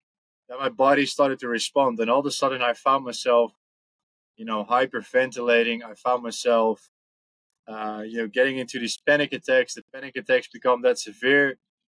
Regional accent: Netherlands; English is a second language; So born and raised in the Netherlands. I've been in the Dutch army for 10 years.

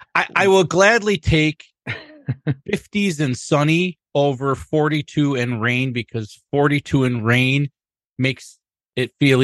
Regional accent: Rochester, New York, United States; again, Rochester, New York.

